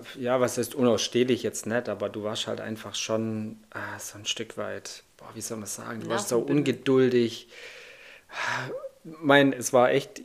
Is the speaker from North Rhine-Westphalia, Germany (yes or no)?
no; Baden-Württemberg, Germany; accent: Swabian; weil ich glaube, ich habe schon einen schwer schwäbischen Akzent noch mit drin.